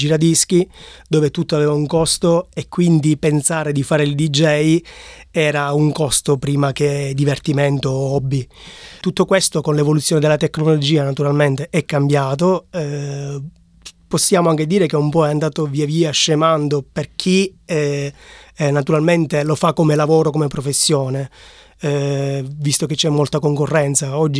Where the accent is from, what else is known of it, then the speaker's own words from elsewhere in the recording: Gela, Sicily, Italy; moved away as an adult; also born or lived in Australia; Sono di Gela, provincia di Caltanissetta, siciliano. Sono venuto in Australia all'età di circa 21 anni per la prima volta